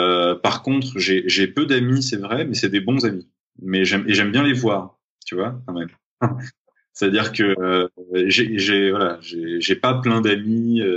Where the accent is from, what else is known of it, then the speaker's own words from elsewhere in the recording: Paris, Île-de-France, France; also born or lived in Nice; Moi, je suis un enfant parisien. J'ai grandi à Paris, même si je suis né à Nice. Donc, j'ai grandi à Paris toute ma vie.